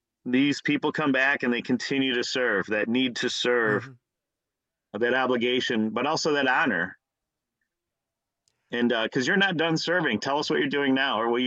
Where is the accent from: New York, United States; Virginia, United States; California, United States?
New York, United States; Orchard Park; I looked up guys from my hometown of Orchard Park, New York, and there were like maybe six.